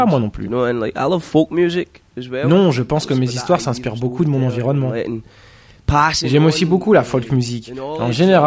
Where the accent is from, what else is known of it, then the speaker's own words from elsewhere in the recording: Scotland, United Kingdom; qu'en Écosse, des fois les gens nous disent qu'ils ont du mal à nous comprendre à cause de notre accent, parce que tu vois, on vient d'Écosse, quoi.